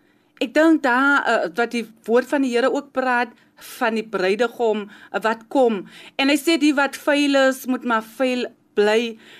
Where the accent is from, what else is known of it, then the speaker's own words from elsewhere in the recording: Kraaifontein, Western Cape, South Africa; van Kryfontein, ek bly binne die Knights.